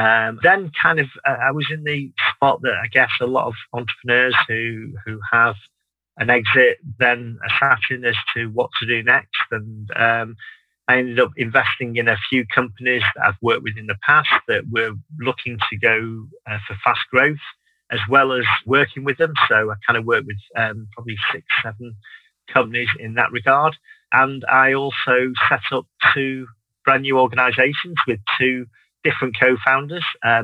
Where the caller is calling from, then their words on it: Manchester, North West England, United Kingdom; So I'm based in Manchester, as you may be able to tell by the accent. I'm in the UK, in the north of England.